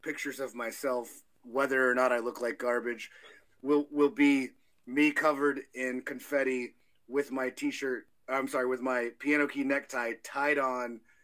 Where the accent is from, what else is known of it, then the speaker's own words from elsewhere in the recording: Dallas, Texas, United States; it references … I am from Dallas.